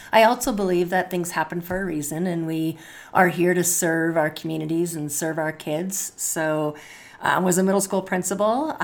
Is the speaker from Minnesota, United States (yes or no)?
yes; Minnesota, United States; So I was born in Minnesota and I grew up in Minnesota. You'll hear the O's, Minnesota.